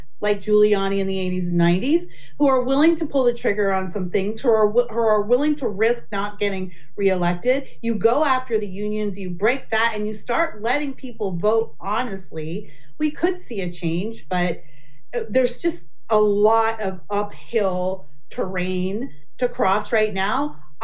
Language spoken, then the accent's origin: English; United States; I have lived in several over the course of my years as an American.